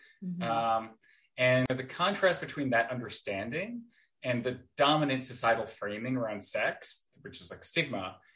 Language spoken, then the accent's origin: English; Long Island, New York, United States; now in New York City, United States; I grew up in Long Island. I live in New York City, and I've lived here for like 15 and a half, almost 16 years